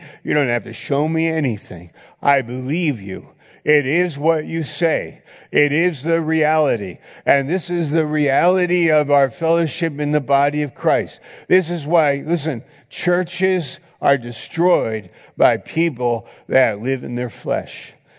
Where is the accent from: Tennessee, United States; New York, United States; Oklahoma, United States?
New York, United States; I wasn't from the area. I'm from New York. I was there up in Maine.